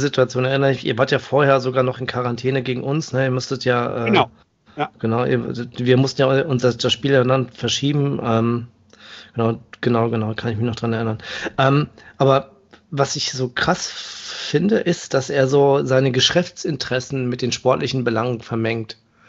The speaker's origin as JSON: {"language": "German", "town": "Paderborn", "region": "North Rhine-Westphalia", "country": "Germany", "tie": "born there", "said": "ich komme ja gebürtig aus Paderborn"}